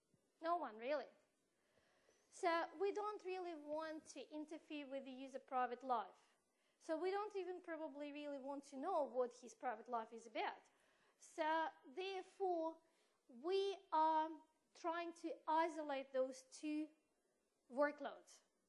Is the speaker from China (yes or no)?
no; Russia; English is a second language; I am originally from Russia's business from Serbia, so we still have lots of relatives overseas